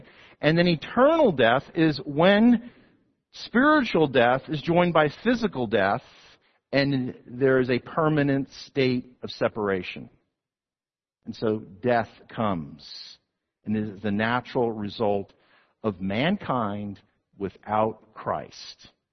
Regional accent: New Jersey, United States; I'm from New Jersey. You think New Jersey is all like concrete and asphalt. No, it's not.

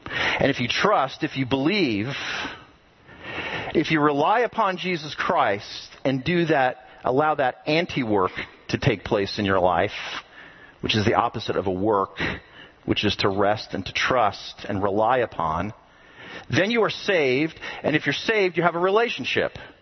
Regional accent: New Jersey, United States; moved away; you're from New Jersey too? Really? Where are you from in New Jersey? Oh wow, that's great.

